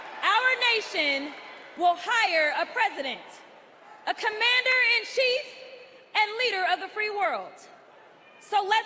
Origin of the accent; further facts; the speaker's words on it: Texas, United States; And y'all know I come from Texas.